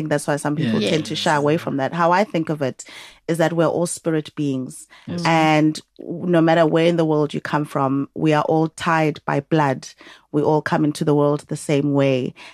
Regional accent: Durban, KwaZulu-Natal, South Africa; I'm from Durban, so

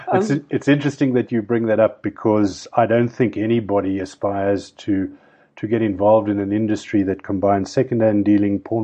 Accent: Cape Town, Western Cape, South Africa; white male South African upbringing. I was brought up in Cape Town. I went to school in the southern suburbs.

